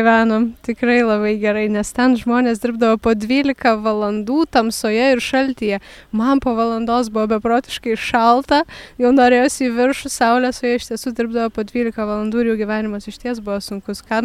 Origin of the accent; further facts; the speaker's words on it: Kaunas, Kaunas County, Lithuania; Nuo Kauno, mes iš Kauno, iš Jono Pauliaus antrojo piligrimų centro.